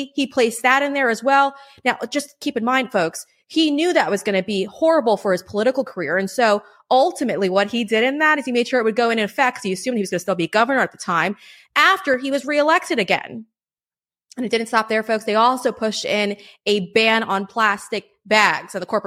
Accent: New York, United States; As many of you know, I'm from Long Island

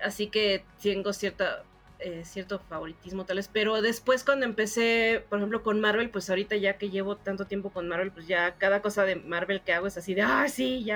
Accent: Mexico

